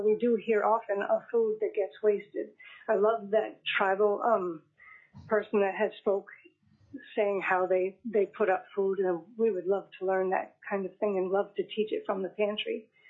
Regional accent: Anchor Point, Alaska, United States; I'm from Anchor Point, which is the southern peninsula, Kenai Peninsula

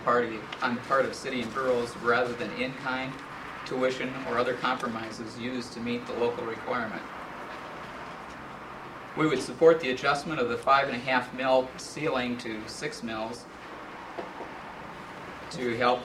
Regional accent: Galena, Alaska, United States; I'm from Galena, Alaska.

